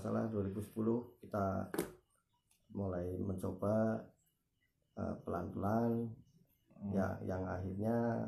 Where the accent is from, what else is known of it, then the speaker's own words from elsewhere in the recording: Purwokerto, Central Java, Indonesia; Perkenalkan … berasal dari Purwokerto.